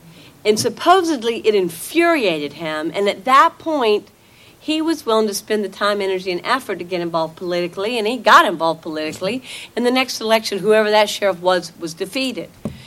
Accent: Dillon, South Carolina, United States; I'm the only person that I know had a cross burned for their benefit when I was growing up in Dillon.

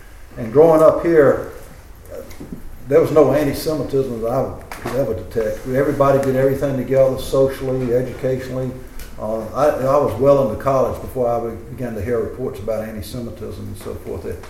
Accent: Orangeburg, South Carolina, United States; I grew up here in Orangeburg.

